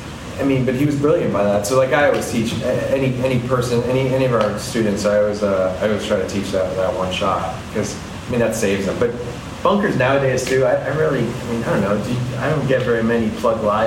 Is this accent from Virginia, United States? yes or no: yes; McLean, Virginia, United States; And I grew up in McLean.